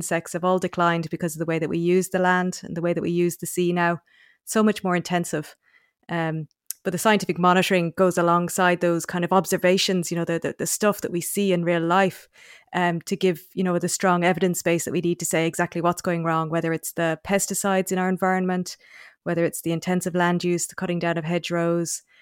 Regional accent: Munster, Ireland; moved away as an adult; also born or lived in United Kingdom / Australia; I went to the UK to do my undergraduate first. I mean, I grew up in North Cork

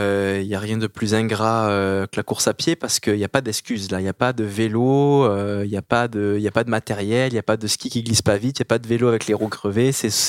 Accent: Guadeloupe, France; j'ai grandi en Guadeloupe, les pieds dans l'eau, parce que mes parents avaient un club de plongée là-bas

